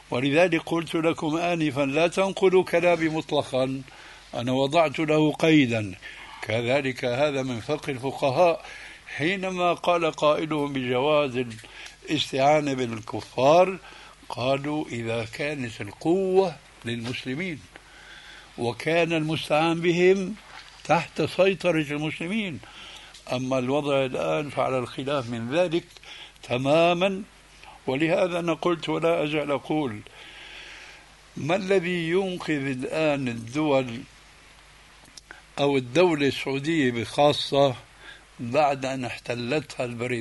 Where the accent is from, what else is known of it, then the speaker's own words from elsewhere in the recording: Syria; عندنا في سوريا